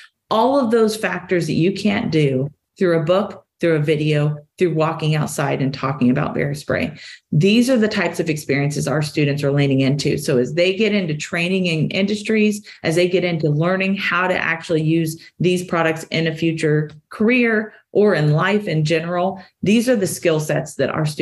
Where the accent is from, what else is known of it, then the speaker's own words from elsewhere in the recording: Oklahoma, United States; and I'm American Indian, by the way, in Choctaw, Oklahoma, not in Alaska